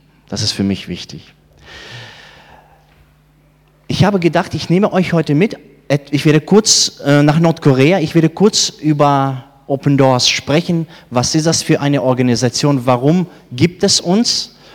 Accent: Siberia, Russia; Ich bin selbst in Russland geboren und in Sibirien aufgewachsen.

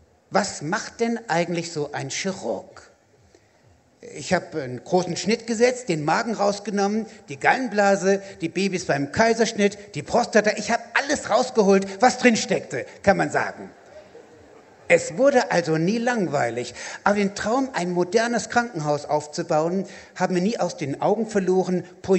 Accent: Peru; German is a second language; Ich komme in der Tat aus Peru. Wir leben hoch in den Bergen.

